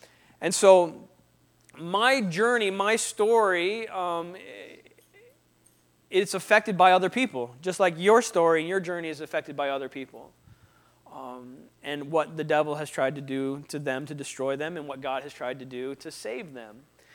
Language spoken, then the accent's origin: English; Kettering, Ohio, United States; moved away as an adult; I was born in Kettering, Ohio. I lived there until I was 19.